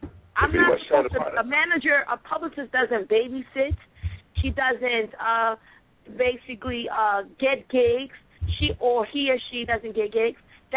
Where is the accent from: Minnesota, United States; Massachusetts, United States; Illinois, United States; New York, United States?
New York, United States; New York City; I'm just keeping it 100. I'm from New York City.